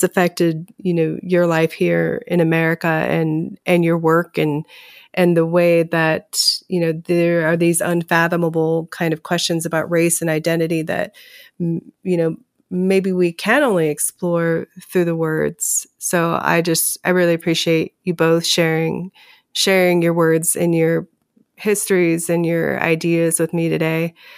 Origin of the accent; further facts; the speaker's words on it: the South, United States; I grew up in the South, and there's a lot to be dealt with there.